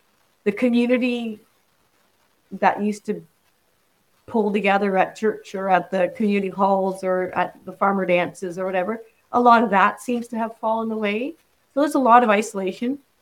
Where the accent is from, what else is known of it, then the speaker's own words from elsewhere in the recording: Canada; I feel almost ashamed that as a Canadian communities